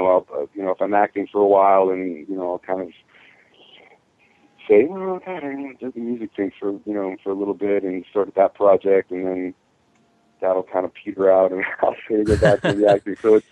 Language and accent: English; Hamilton, Ontario, Canada; my brother teaches young kids and college students as well up in my hometown of Hamilton.